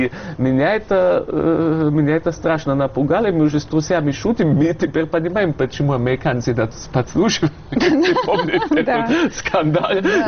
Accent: Russia; что вот мы из России

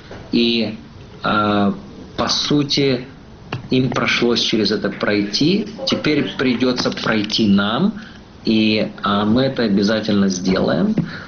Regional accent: Lviv, Lviv Oblast, Ukraine; born there; Я родился во Львове.

